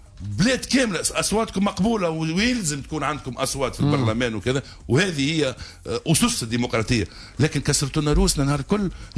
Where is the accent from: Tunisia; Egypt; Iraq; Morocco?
Tunisia